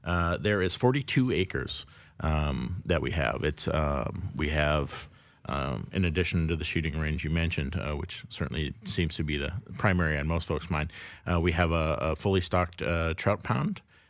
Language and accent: English; South Dakota, United States; growing up in South Dakota, where there is a strong hunting culture